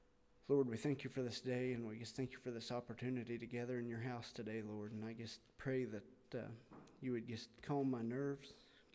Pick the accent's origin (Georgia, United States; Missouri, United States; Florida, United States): Missouri, United States; Yes, I'm from Missouri, and I'm hard-headed.